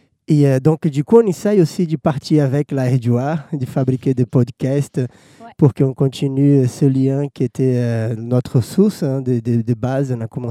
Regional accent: Olinda, Pernambuco, Brazil; French is a second language; Je viens de Olinda, Pernambuco, connue comme la ville du carnaval.

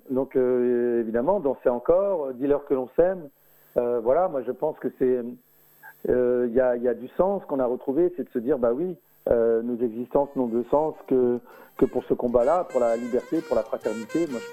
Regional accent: Roubaix, Hauts-de-France, France; born there; Je suis né à Roubaix, dans un des quartiers les plus pauvres de la ville, la plus pauvre de France

